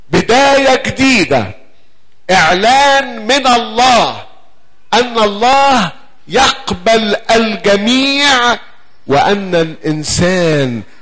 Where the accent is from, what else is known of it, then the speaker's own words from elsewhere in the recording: Egypt; احنا يا مصريين اصلنا ايه؟ فراعنة، مش كده برضو؟